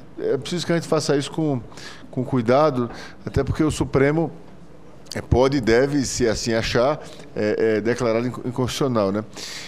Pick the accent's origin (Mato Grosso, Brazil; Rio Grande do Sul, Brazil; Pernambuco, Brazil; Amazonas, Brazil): Pernambuco, Brazil; Como pernambucano, eu me sinto na obrigação e com o desejo de dizer isso.